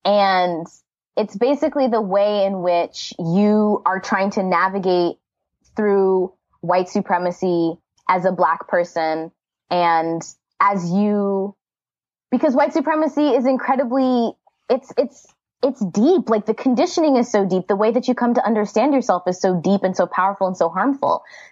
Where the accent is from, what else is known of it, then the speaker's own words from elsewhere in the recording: Missouri, United States; My experience with this kind of double consciousness, I grew up in Missouri, and I was trying to understand what it meant. My parents are from Zimbabwe, what it meant to be like Zimbabwean and to be African